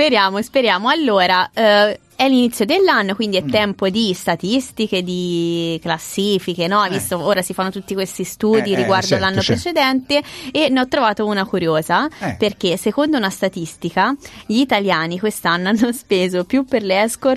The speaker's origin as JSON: {"language": "Italian", "town": "Cesena", "region": "Emilia-Romagna", "country": "Italy"}